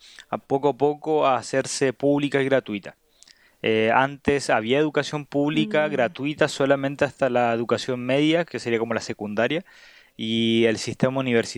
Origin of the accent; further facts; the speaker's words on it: Chile; moved away; yo salí hace 3 años de Chile, volví el último junio en este año.